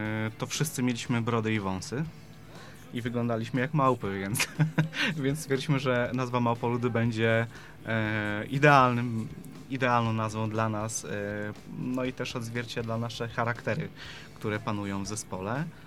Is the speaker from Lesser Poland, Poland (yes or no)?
no; Szczecinek, West Pomeranian Voivodeship, Poland; wszyscy trzej pochodzimy z niewielkiej miejscowości w zachodniopomorskiej, ze Szczecinka.